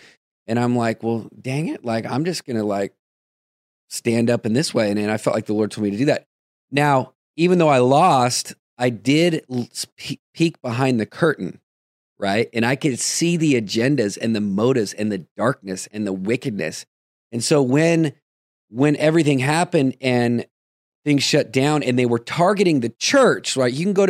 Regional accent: United States; And how dare I, as an American, we come to this thing where I might get shunned

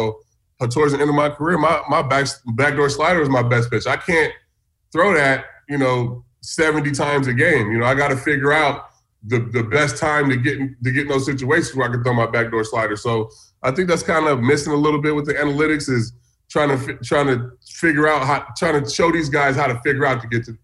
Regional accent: California, United States; I mean, I faced Barry Bonds in the All-Star game, and that was a big deal just because I grew up in the Bay and, you know, knowing, you know, how great he was.

